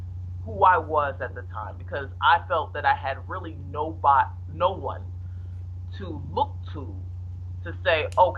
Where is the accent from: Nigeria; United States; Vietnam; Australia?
Nigeria; I mentioned myself as Nigerian, and then a person was like, oh, she's a powerhouse, a Nigerian powerhouse.